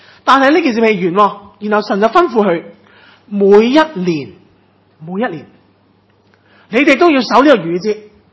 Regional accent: China; 我们中国人都有很多节的嘛

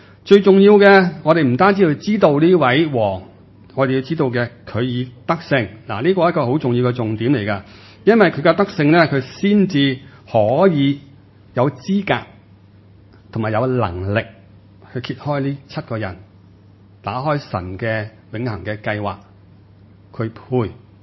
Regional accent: China; 在我们中国人这边

